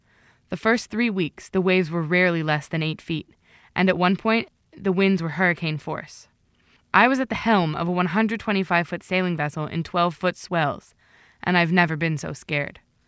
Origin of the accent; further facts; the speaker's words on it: Urbana, Illinois, United States; I grew up in Urbana, Illinois, about as far from ships or the ocean as I could be.